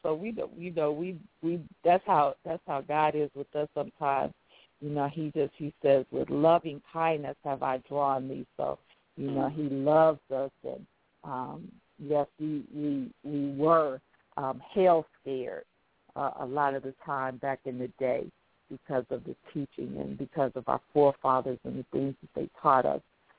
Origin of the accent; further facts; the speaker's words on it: Chicago, Illinois, United States; He asked what church we attended, and we told him, you know, we're from Chicago, and we had attended Morgan Park.